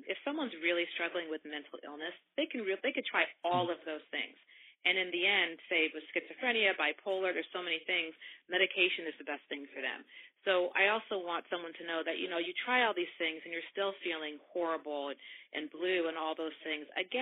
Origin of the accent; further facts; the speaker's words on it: Oregon, United States; I grew up in Oregon, but I know there were African-Americans in New England.